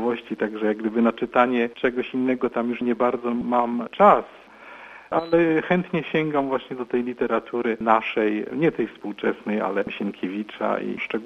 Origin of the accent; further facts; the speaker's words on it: Silesian Voivodeship, Poland; Urodziłem się na Śląsku, tutaj się wychowałem, tutaj się kształciłem.